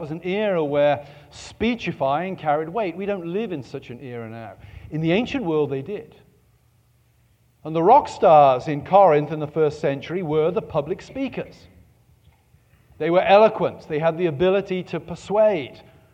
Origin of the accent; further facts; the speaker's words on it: England, United Kingdom; I come from England. To be anybody in England, you have to come from an ancient family.